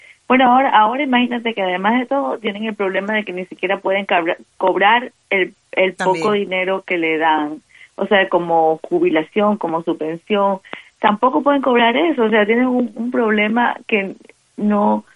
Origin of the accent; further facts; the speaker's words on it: Cuba; moved away; mi abuela fue muy importante para mí y yo la tuve que dejar de ver cuando me fui de Cuba por muchos años